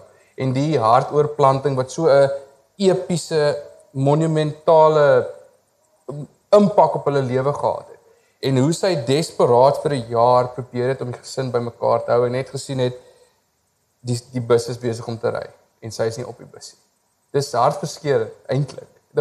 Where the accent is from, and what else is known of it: Cradock, Eastern Cape, South Africa; born or raised there